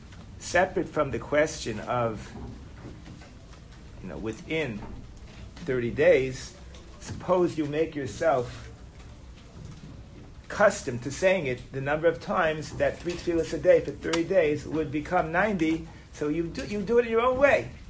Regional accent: New York City, New York, United States; When I was growing up in the Lower East Side, we had a family that was very, we had a communal sukkah

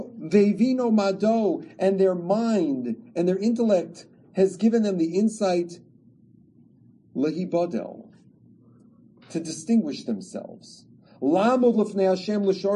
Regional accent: Chicago, Illinois, United States; but I feel like I'm Chicago, so they're my chevra. I'm a Chicagoan.

